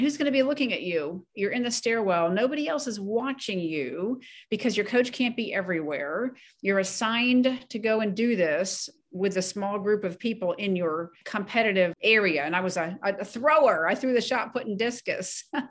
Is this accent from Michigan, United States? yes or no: no; Ellicott City, Maryland, United States; being born and raised in Ellicott City, Maryland, I had looked at the Naval Academy right next door in Annapolis